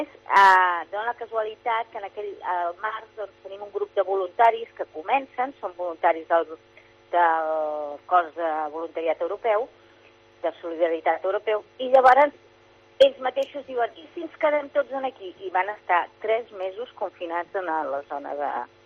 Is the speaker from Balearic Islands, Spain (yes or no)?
no; Catalonia, Spain; jo soc veterinària de professió, jo soc del Vallès, el que passa és que he treballat tota la meva vida aquí a Girona, com a veterinària.